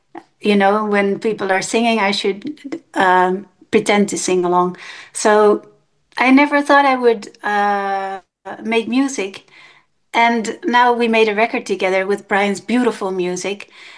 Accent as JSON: {"language": "English", "town": "Amsterdam", "region": "North Holland", "country": "Netherlands", "tie": "born or raised there", "second_language": "English", "said": "I am Dutch. I was born in Amsterdam, and I have very little talent for music"}